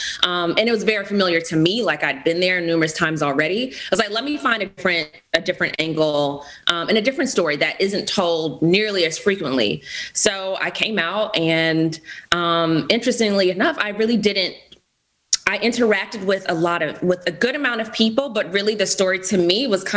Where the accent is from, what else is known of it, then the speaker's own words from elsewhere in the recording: Atlanta, Georgia, United States; And it was winter on top of it. And I'm like, I'm from Atlanta.